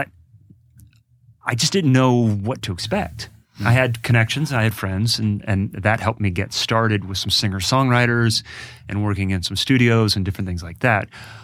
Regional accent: Columbus, Ohio, United States; So I grew up in Columbus, Ohio, and went to school there.

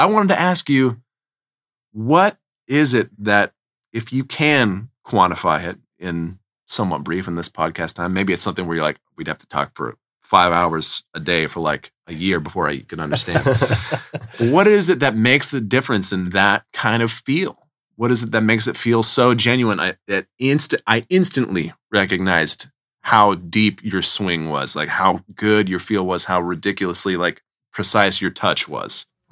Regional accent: California, United States; California.

